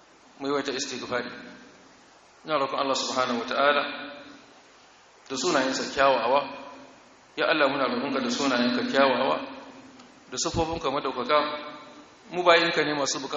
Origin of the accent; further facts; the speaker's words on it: Nigeria; Arabic is a second language; اللهم اجعل بلدنا نيجيريا آمنة مطمئنة وسائر بلاد